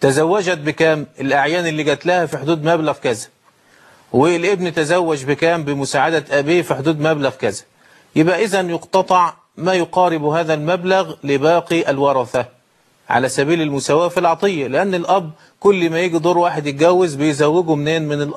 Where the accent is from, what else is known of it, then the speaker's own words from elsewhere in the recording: Egypt; فالعرف جرى عندنا في مصر إن كان في قطعة أرض بتزرع